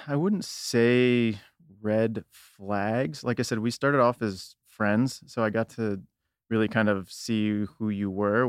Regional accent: Scottsdale, Arizona, United States; moved away as an adult; I grew up in Scottsdale, Arizona. Lived out there for most of my life. Went to school at University of Arizona

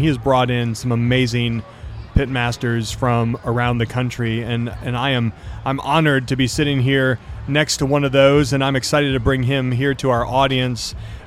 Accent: Michigan, United States; now in Tennessee, United States; I am originally from Michigan. I live in Tennessee

